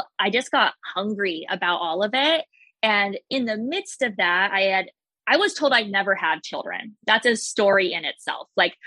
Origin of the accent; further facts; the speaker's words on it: Las Vegas, Nevada, United States; Although I did grow up in a house of showgirls because I grew up in Vegas.